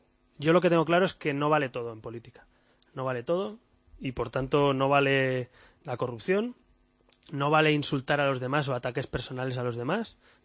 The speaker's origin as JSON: {"language": "Spanish", "town": "Barcelona", "region": "Catalonia", "country": "Spain", "tie": "born there", "said": "yo que soy nacido en la Barceloneta"}